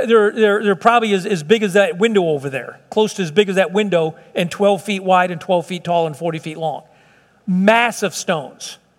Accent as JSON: {"language": "English", "town": "Chicago", "region": "Illinois", "country": "United States", "tie": "born or raised there", "said": "I grew up in South Chicago. There was no phones."}